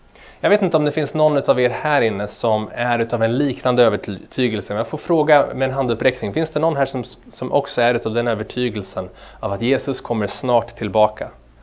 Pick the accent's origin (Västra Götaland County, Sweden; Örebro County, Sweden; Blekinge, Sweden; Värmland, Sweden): Örebro County, Sweden; Örebro; Jag är uppvuxen i Sverige, född i Örebro, och jag är gift sedan 5 år tillbaka. Jag har arbetat på lite olika platser, dels här i Malmö och också i Norrköping, även i Finland